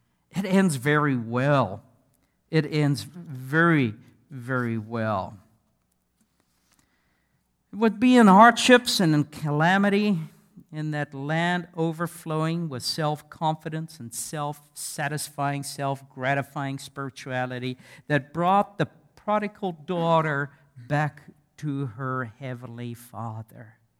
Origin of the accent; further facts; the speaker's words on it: South Africa; I come from South Africa. We have many sheep there.